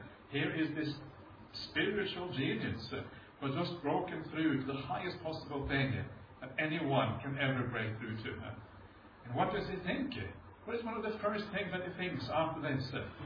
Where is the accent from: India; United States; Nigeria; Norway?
Norway; now in Australia; Norway, when I grew up, there's no Buddhism. I didn't know any Buddhists. My parents weren't Buddhist.